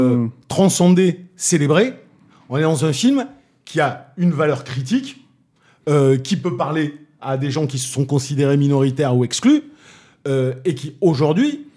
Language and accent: French; Toulouse, Occitanie, France; Je suis toulousain.